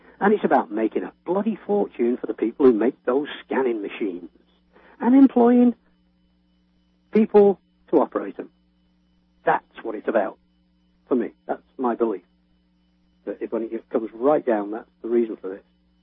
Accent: England, United Kingdom; I mean, I'm English, as you know.

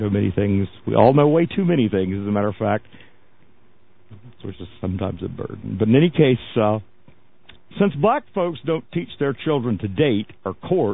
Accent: Florida, United States; born or raised there

